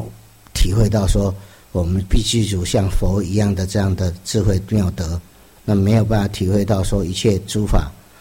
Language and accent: Chinese; Taiwan; 意思就是用我们台湾话